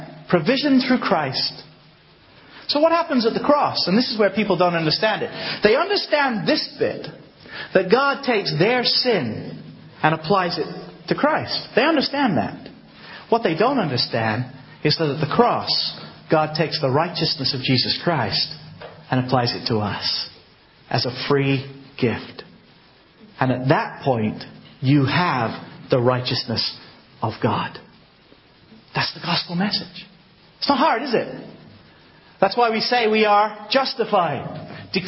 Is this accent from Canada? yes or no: no; Exeter, South West England, United Kingdom; born there; accent: American; I know I sound American, but I was born in Exeter, okay?